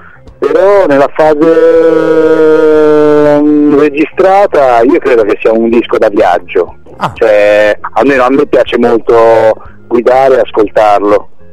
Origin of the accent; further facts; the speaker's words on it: Senigallia, Marche, Italy; E poi comunque io sono di Senigallia